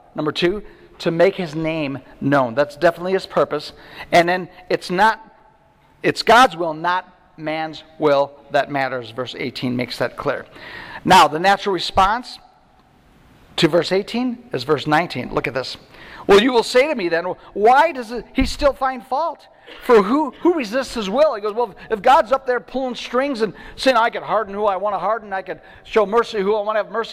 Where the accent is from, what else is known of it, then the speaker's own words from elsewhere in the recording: United States; But I'm an American. I don't know about you, but Americans, we got rights, you know?